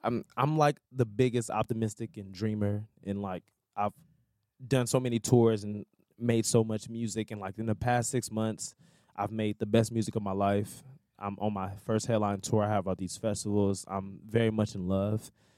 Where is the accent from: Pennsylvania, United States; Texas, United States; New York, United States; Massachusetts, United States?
Texas, United States; Houston; You know, being from Houston, like, my parents, you know, my stepdad was a pastor, and my mom was in the church